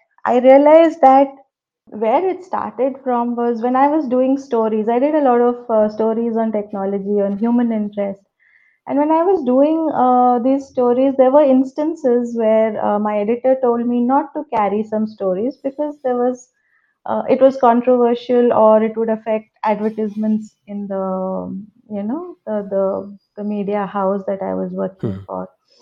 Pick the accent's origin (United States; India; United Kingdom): India; Bangalore, Karnataka; also born or lived in Arunachal Pradesh; I was not born in Bangalore, but I was born in Arunachal Pradesh because my dad was in the army. And I grew up in Bangalore. That's where my childhood started. I studied in National Public School in Indiranagar in Bangalore.